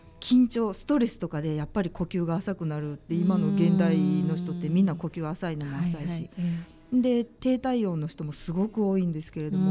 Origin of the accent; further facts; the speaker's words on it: Fukui, Japan; 抜く止めるは私の実家の福井では使うんですけど